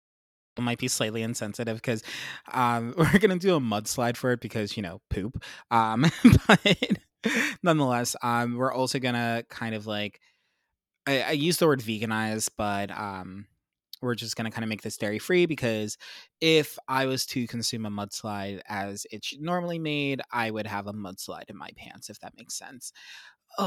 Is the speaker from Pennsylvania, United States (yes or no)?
yes; Pennsylvania, United States; I grew up in Pennsylvania, and I grew up around like Hershey.